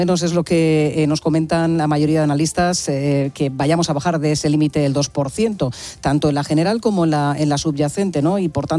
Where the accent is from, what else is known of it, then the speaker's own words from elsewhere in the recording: Jumilla, Region of Murcia, Spain; que yo soy de Jumilla y lo sé